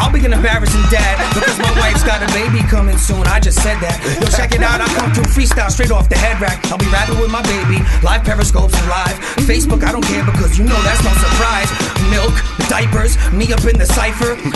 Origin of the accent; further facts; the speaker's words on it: Brooklyn, New York, United States; I'm from Brooklyn, but my family's from Bayamón.